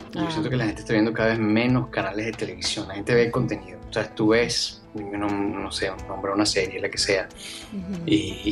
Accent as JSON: {"language": "Spanish", "country": "Venezuela", "said": "Nosotros además, bueno, como venezolanos tenemos como un rato viendo pues, y sufriendo todo lo que está sucediendo en nuestro país."}